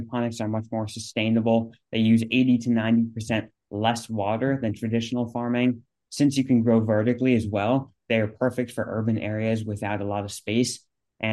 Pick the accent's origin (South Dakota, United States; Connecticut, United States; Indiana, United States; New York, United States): New York, United States; New York City; I am 16 years old and I'm from New York City.